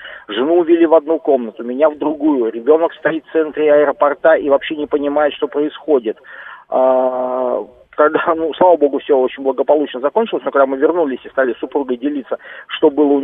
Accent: Tashkent, Uzbekistan; я был у себя на родине в городе Ташкенте

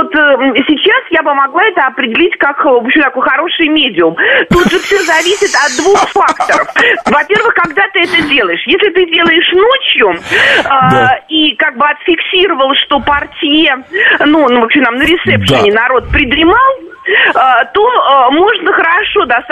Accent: Moscow, Russia; из Москвы.

